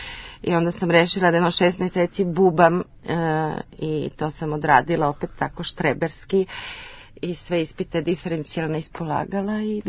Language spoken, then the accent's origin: Serbian; Knjaževac, Southern and Eastern Serbia, Serbia; born there; U Knjaževcu.